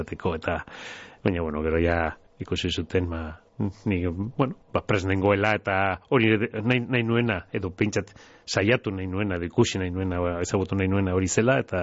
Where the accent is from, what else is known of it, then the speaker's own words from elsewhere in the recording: Bilbao, Basque Country, Spain; Bai, bueno, Bilbon jaio, Deustun ez nintzen jaio, hemen ondoan.